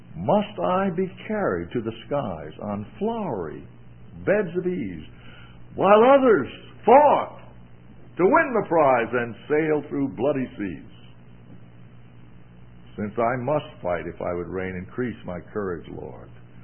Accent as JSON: {"language": "English", "country": "Bahamas", "tie": "born there", "said": "I was born in the Bahamas, and they have an island there called Eleuthera."}